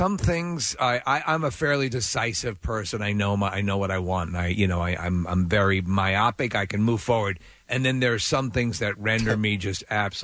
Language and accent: English; Manhattan, New York, United States; So I was born in Manhattan and raised for many years, and we would day trip into the city and all that stuff.